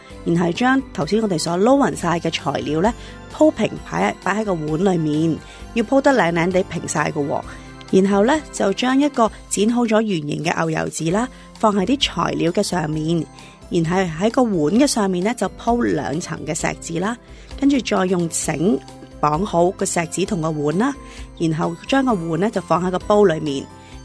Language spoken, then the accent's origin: Chinese; Hong Kong; 虽然我们是香港人和很近澳门